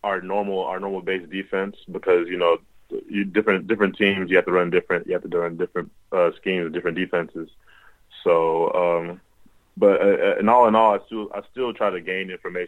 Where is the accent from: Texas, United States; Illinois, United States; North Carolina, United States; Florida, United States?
North Carolina, United States; Charlotte; a local pro day, since I'm from Charlotte, North Carolina.